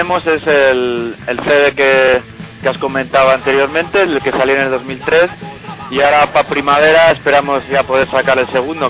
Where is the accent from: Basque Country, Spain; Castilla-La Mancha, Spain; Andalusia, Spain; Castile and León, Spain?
Basque Country, Spain; Vitoria-Gasteiz; somos de Vitoria-Gasteiz, Euskadi.